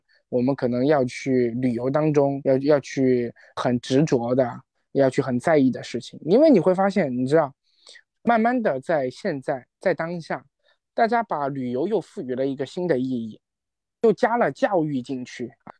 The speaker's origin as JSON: {"language": "Chinese", "region": "Guizhou", "country": "China", "said": "其实不是啊，我是贵州的。"}